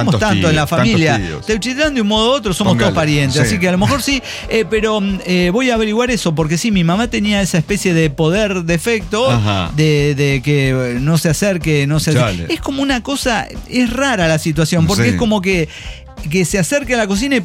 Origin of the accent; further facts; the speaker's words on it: Manizales, Caldas, Colombia; Y yo soy de Manizales.